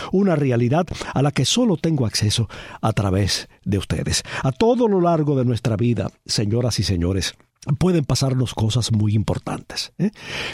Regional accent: Cuba; mi infancia transcurrió en Cuba

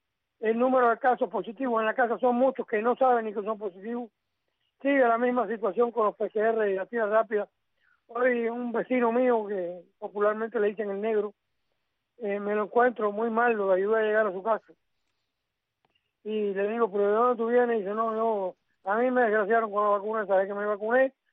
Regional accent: Camajuaní, Villa Clara, Cuba; de ahí donde yo nací, me crié en la carretera de Camajuaní

